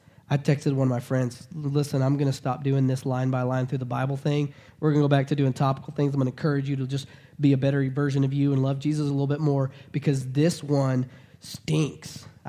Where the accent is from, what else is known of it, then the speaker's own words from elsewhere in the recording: the South, United States; I grew up in the South where men were supposed to act one way.